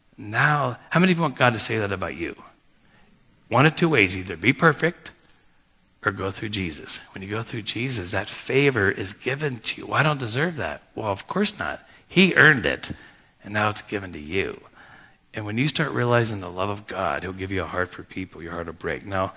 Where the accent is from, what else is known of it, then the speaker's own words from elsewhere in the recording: Cleveland, Ohio, United States; I just said, hey … from Cleveland, I want to meet you